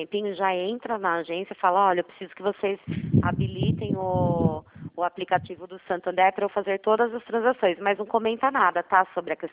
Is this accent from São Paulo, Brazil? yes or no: yes; Itu, São Paulo, Brazil; eu sou daqui de Itu